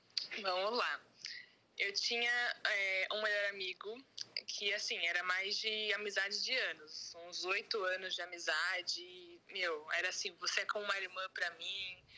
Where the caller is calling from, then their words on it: São Paulo, Brazil; eu falo aqui de São Paulo